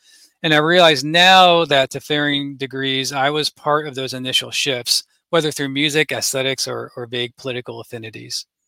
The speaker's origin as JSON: {"language": "English", "region": "Northeast", "country": "United States", "tie": "born or raised there", "said": "I grew up in the Northeast, where these ideals were widespread and entrenched, with easy access to hubs in areas like Vermont, Massachusetts, upstate New York, etc."}